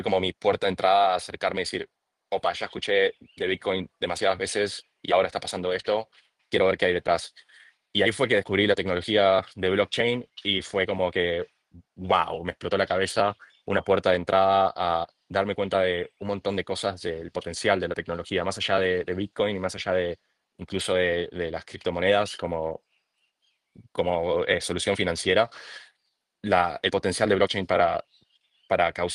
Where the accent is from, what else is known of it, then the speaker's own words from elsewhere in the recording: Uruguay; Estudié ingeniería en informática en Uruguay, de donde soy, donde nací, donde me crié toda mi vida.